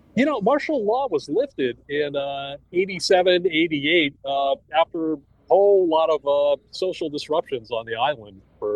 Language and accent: English; Queens, New York, United States; I'm a native New York. I was born out in Queens, Howard Beach. My earliest memories are hearing the planes landing and taking off at JFK.